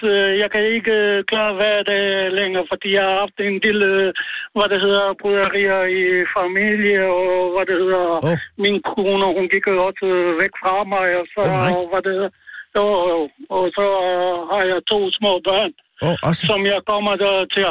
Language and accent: Danish; Serbia; now in Denmark; Jeg er oprindelig fra Jugoslavien.